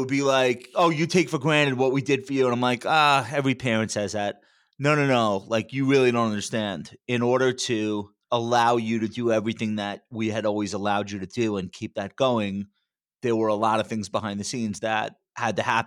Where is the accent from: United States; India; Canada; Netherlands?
United States; New York; But I grew up in Nassau County, which is on Long Island. It's one of the wealthiest counties in America.